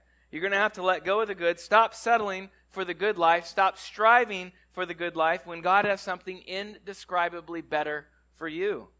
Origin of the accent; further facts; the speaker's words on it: California, United States; I grew up in California since I was a wee little lad, and I went to Minor Bay Academy, and then I made my way to Tennessee.